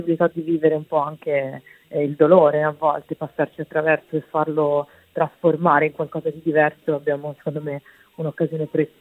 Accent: Forcoli, Tuscany, Italy; nel mio paese d'origine, che si chiama Forcoli, è in provincia di Pisa, vicino a Pontedera

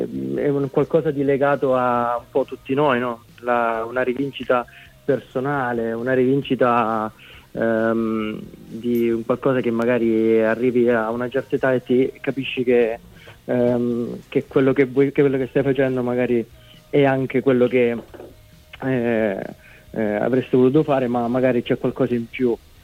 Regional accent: San Giorgio Morgeto, Calabria, Italy; now in Lombardy, Italy; si sente sicuramente dal mio accento. Io vengo dalla Calabria, in provincia di Reggio Calabria, un paesino di 2500 anime che si chiama San Giorgio Morgeto.

